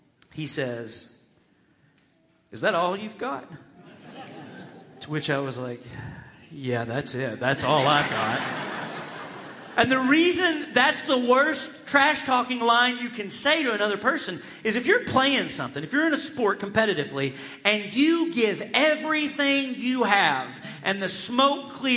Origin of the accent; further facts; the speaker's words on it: Arkansas, United States; So when I grew up in Central Arkansas, and when I was growing up, we had all over Central Arkansas these shoe stores called Just for Feet.